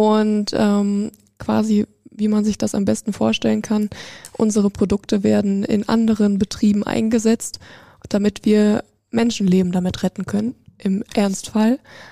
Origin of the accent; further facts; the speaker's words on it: Brilon, North Rhine-Westphalia, Germany; Ich komme hier aus Brilon und dachte mir, ja, vielleicht soll es dann irgendwas Naheres sein.